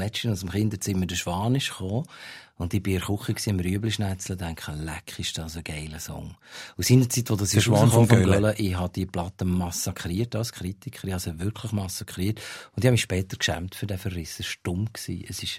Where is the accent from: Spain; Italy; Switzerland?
Switzerland; Bern; ich bin jetzt halt einfach von Bern gekommen und ich bin jetzt halt einfach so aufgewachsen.